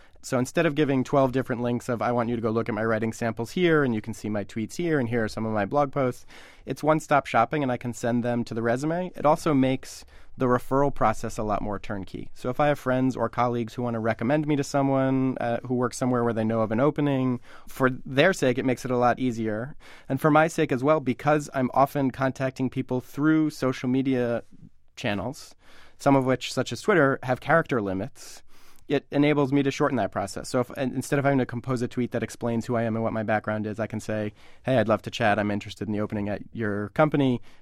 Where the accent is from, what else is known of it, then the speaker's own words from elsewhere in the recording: Rhode Island, United States; I'm therefore more partial to a beer that's brewed in my home state.